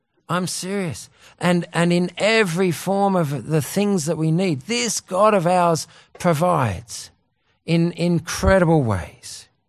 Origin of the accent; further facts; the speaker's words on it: Australia; I might be thinking as an Australian, well, what are you doing here, man?